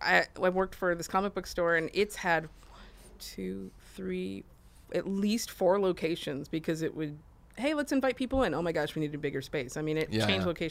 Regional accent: Austin, Texas, United States; I'm from Austin, where Alamo Drafthouse, that's their home

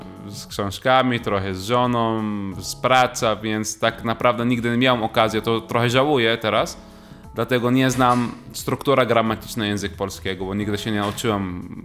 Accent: Bethlehem, West Bank, Palestine; Polish is a second language; moved away as an adult; now in Poland; Jestem z Betlejem, z Palestyny. Akurat za miesiąc będę już 10 lat w Polsce.

